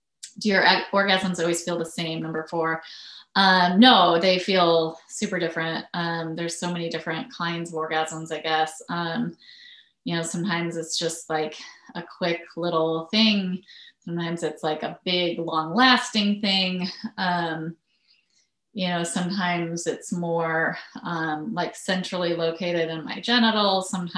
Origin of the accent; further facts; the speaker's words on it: United States; born there; I'm bisexual, and I was born in the United States.